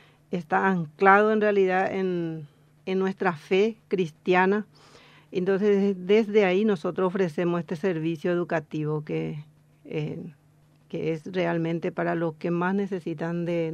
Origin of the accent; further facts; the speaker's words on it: Concepción, Paraguay; Yo vine de Concepción y empecé a trabajar como maestra